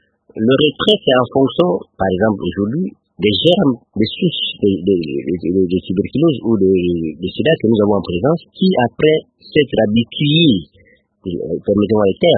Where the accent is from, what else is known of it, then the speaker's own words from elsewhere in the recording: DR Congo; je suis Congolais et que mon pays est parmi un des rares pays au monde dans lequel on produit la quinine